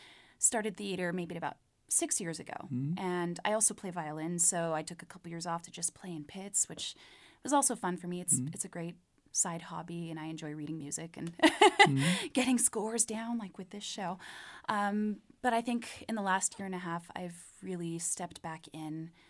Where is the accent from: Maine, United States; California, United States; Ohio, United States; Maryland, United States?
California, United States; moved away; Oh, well, I came from California about 7 years ago with my family, and it was a small town.